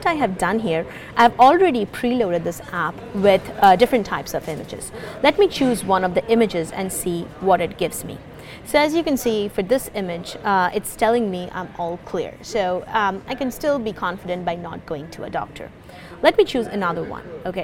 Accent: India; English is a second language; I come from India, to take the example of my country.

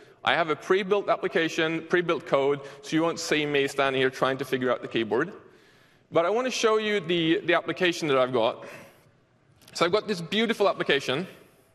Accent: Sweden; English is a second language; Yes, I am from Sweden, so if you don't understand what I'm saying, tough.

